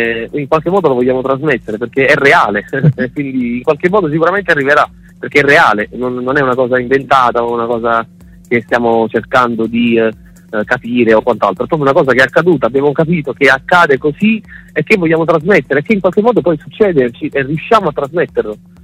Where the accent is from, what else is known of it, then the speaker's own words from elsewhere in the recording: Naples, Campania, Italy; siamo tutti due napoletani